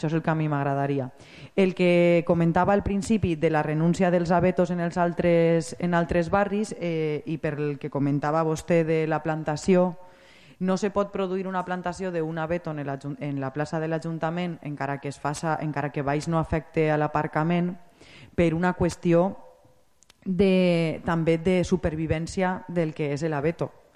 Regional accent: Valencian Community, Spain; De fet, tal vegada hauríem d'optar, així que som valencians, per decorar més oliveres.

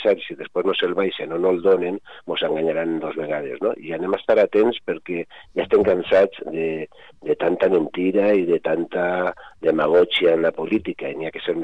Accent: Benetússer, Valencian Community, Spain; Jo he sigut regidor al meu poble, concretament a Benetússer, des dels 18 anys

